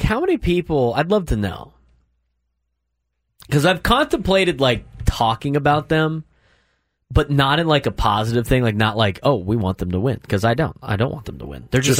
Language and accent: English; San Diego, California, United States; I grew up here in San Diego. Again, I've said it multiple times: fourth generation San Diego.